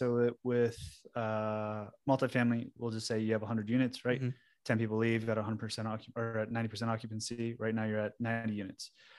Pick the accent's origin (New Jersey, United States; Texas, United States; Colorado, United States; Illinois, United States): Colorado, United States; Denver; we're from Denver, Colorado, right? So, that's prime real estate right now.